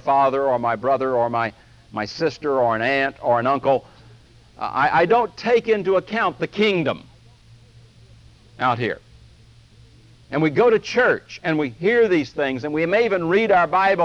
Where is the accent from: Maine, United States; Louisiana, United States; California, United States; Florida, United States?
Florida, United States; Vero Beach; also born or lived in Georgia / Texas / South Carolina; I was born and raised in Vero Beach, and I went to school in Georgia, and I did my graduate work in Texas, and I lived in South Carolina